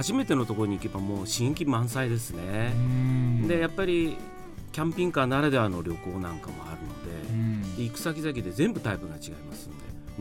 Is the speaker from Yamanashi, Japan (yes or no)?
yes; Kofu, Yamanashi, Japan; moved away as an adult; now in Tokyo, Japan; そうなんです。生まれも育ちも甲府なんです。